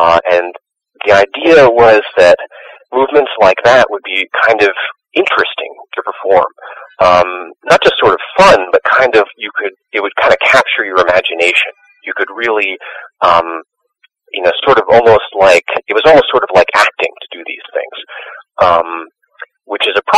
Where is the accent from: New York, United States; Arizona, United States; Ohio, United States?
New York, United States; New York City; now in Boston, United States; I grew up in New York City. I live in Boston now